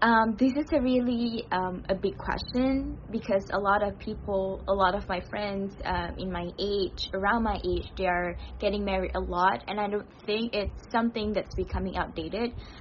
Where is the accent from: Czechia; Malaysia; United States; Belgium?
Malaysia; I'm from Malaysia.